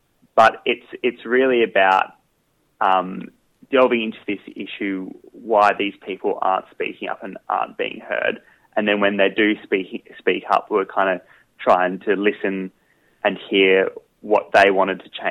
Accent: Hobart, Tasmania, Australia; I grew up in Tasmania, in Hobart, down the south, for my first 20 years of my life, and that's actually where this story started a little bit. I've been living on the east coast of Australia for the last 8 years or so

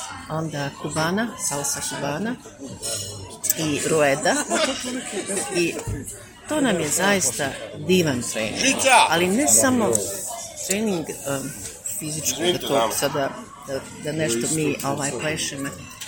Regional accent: Sarajevo, Federation of Bosnia and Herzegovina, Bosnia & Herzegovina; rođena sam u Sarajevu, provela sam svo vrijeme rata u Sarajevu. I evo, dan danas živim u Sarajevu.

